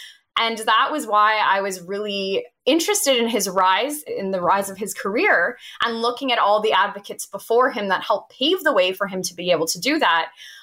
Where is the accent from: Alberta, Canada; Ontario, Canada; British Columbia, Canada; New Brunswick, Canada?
Ontario, Canada; Elmira; also born or lived in Toronto; when I moved to Elmira, Ontario, when I was about in grade two, I was surrounded by predominantly white communities. So we were the only brown family in a corner house.